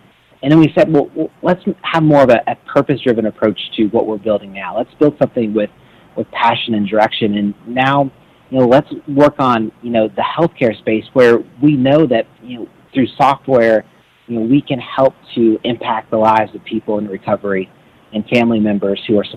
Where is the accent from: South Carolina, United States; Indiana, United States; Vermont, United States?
Vermont, United States; I see that in my hometown in Vermont. It's a small town, and you know, the town I grew up in is not the same town today.